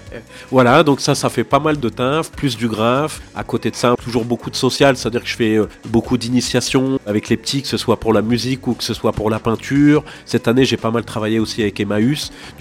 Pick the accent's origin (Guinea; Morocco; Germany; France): France; Gennevilliers, Île-de-France; now in Rennes, France; 47 ans, donc pas de la première génération, mais la deuxième, troisième. J'habite à Rennes, je viens de Gennevilliers